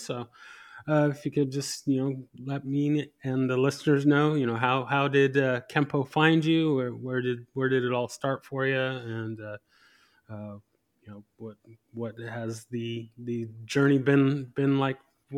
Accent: California, United States; I'm from Southern California, so I was training at a school there.

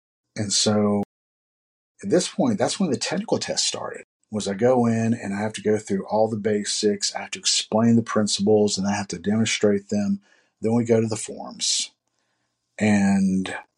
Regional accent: Hattiesburg, Mississippi, United States; Anybody from my hometown will know that's not the best part of town.

